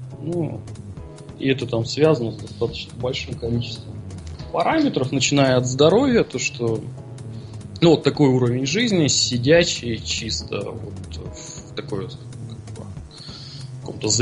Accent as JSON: {"language": "Russian", "town": "Kurgan", "region": "Kurgan Oblast", "country": "Russia", "tie": "born or raised there", "said": "Я сам родом из Кургана, да, и достаточно долго там жил."}